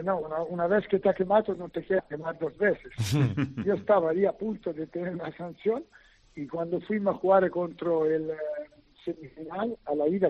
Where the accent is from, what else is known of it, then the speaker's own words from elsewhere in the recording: Italy; Spanish is a second language; yo, pur siendo italiano, me he sentido más orgulloso de vestir la camiseta en Valencia